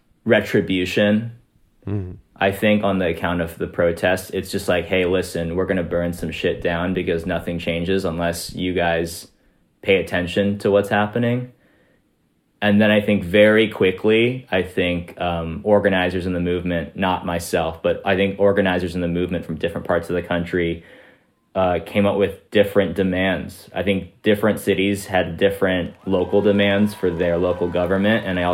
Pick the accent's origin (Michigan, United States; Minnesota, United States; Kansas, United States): Kansas, United States; I'm a director at Jubilee. I'm Asian American, grew up in Kansas.